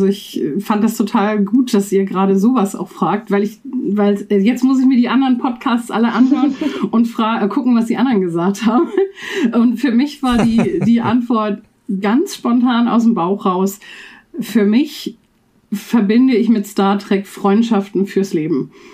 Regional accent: Hamburg, Germany; Ich komme aus Hamburg, also wohne gar nicht so weit weg von Frank.

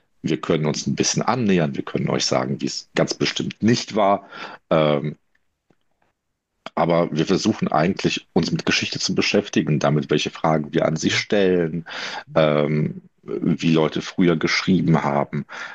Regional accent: Wuppertal, North Rhine-Westphalia, Germany; Ich bin in den 90ern in Wuppertal groß geworden. Eine absolut von der Mafia übernommene Stadt mit so richtig failed Gegenden, wo Einschusslöcher an den Wänden waren.

